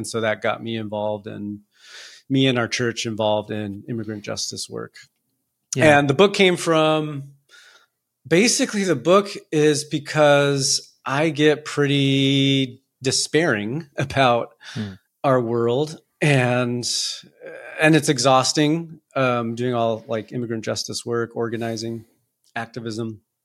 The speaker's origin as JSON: {"language": "English", "town": "Los Angeles", "region": "California", "country": "United States", "tie": "born or raised there", "also_born_or_lived": "Tucson, Arizona", "said": "Kind of grew up in, you know, Latino life in Southern California, LA, and then in Tucson, Arizona. Moved with the factory."}